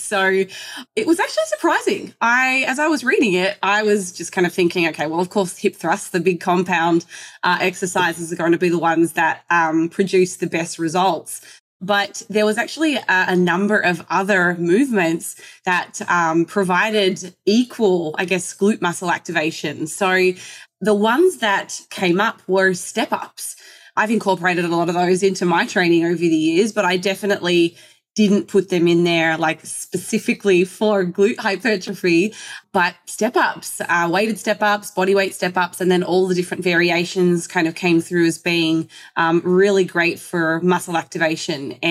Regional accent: Tasmania, Australia; now in United States; I grew up, I guess, in a place that had a little bit more seasonal weather. I'm from Tasmania, yeah. Australia.

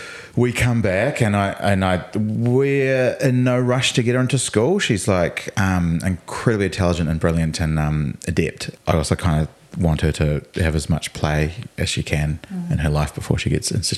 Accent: South Island, New Zealand; So Dad is Palangi, Mum is Tongan. We grew up in the South Island.

